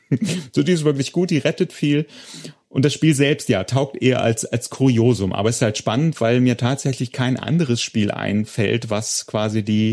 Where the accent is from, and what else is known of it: Hildesheim, Lower Saxony, Germany; born or raised there